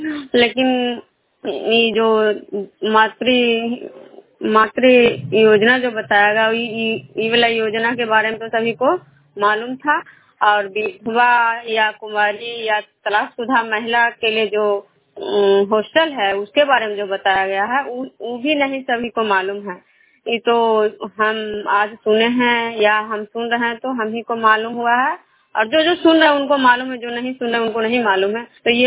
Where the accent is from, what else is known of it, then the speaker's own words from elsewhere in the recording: Vishnupur, Bihar, India; मैं विष्णुपुर ग्राम खुदरा पंचायत नालंदा जिला नंगनौसा प्रखंड के निवासी हूँ।